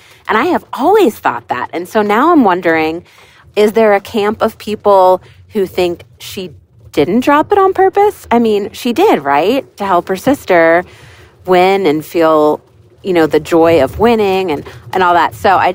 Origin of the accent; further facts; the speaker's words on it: Pittsburgh, Pennsylvania, United States; Hi, Rosie. … I'm from Pittsburgh, PA